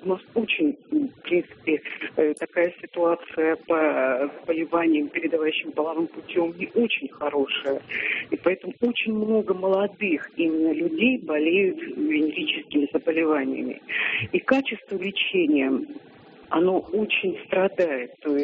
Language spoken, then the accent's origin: Russian; Moscow, Russia; я из Москвы.